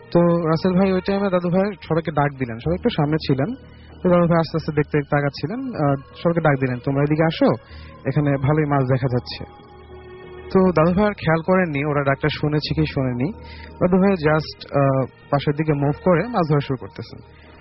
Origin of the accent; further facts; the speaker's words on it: Tangail, Dhaka Division, Bangladesh; আমি এসেছি আমার হোম টাউন টাঙ্গাইল।